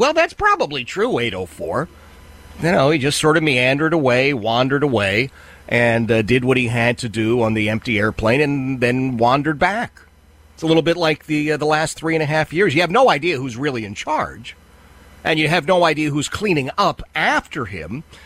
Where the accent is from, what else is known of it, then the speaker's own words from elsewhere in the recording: Philadelphia, Pennsylvania, United States; I grew up in Oxford Circle, which was blue-collar neighborhood in Philadelphia. We're all Democrats. Everybody carried lunch boxes, you know, not so much briefcases.